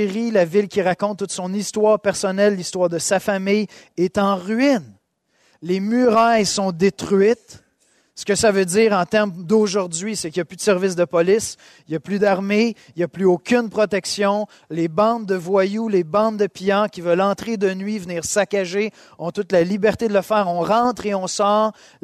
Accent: Montreal, Quebec, Canada; Moi, je suis un gars de Montréal, je suis né à l'hôpital Saint-Luc, la rive sud, c'est mon patelin.

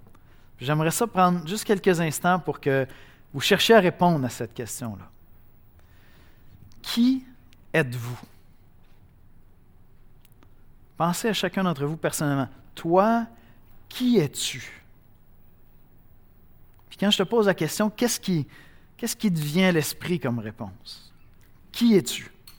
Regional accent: Cameroon; now in Canada; Moi, je suis Canadien, je suis Québécois. J'essaie de l'être, mais je suis encore pas mal Camerounais dans l'âme.

